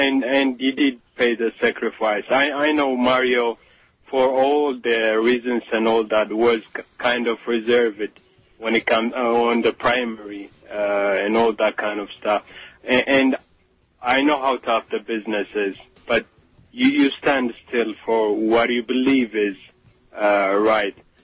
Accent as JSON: {"language": "English", "country": "Netherlands", "tie": "born or raised there", "second_language": "English", "lives_now": "United States", "said": "my families are from Africa, but I grew up in the Netherlands."}